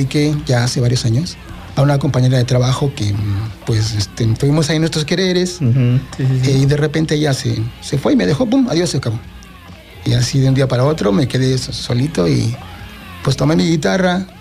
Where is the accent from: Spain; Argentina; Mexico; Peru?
Mexico; Iztapalapa, Mexico City; Nos hicimos muy, muy famositos en la zona de Iztapalapa, en el Distrito Federal, de donde vengo.